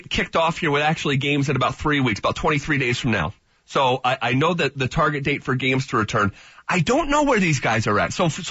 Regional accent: New York, United States; So in my hometown, the Tri-City Valley Cats back in the upstate New York area, you know, just poof, gone.

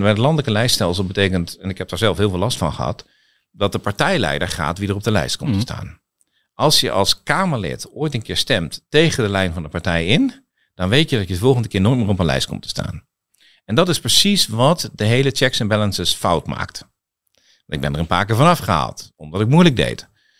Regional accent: The Hague, South Holland, Netherlands; born there; Ik kom uit Den Haag omdat ik er ooit geboren ben.

